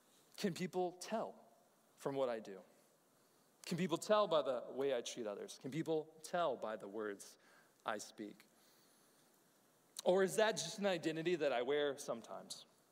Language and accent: English; College Station, Texas, United States; I grew up, like I said, I grew up here in College Station.